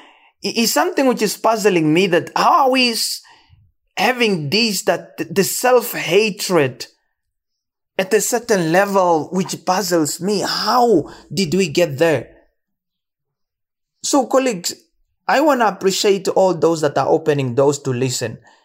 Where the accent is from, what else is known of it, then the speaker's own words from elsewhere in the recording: Namibia; just because I'm from Mwangwena, or just because I'm from Ukwaludhi, or because I'm Mbalano, or because I'm a Nama. When do I grow? When do I get better as a Namibian?